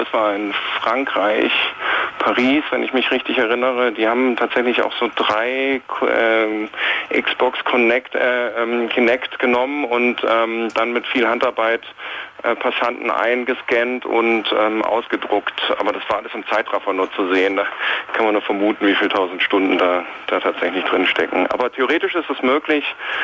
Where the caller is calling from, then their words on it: Mitte, Berlin, Germany; Jo, wir sind aus Mitte